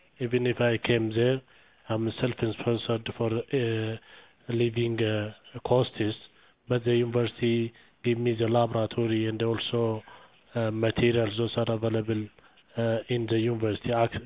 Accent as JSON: {"language": "English", "country": "Ethiopia", "said": "Sorry, I'm not from Germany. I was from different countries. That means from Ethiopia."}